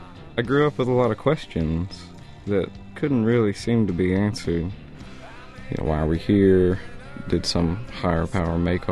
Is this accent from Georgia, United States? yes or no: no; Okemah, Oklahoma, United States; I actually live in kind of an outskirt of Okemah, a little town called Bearden. But I went to school in Okemah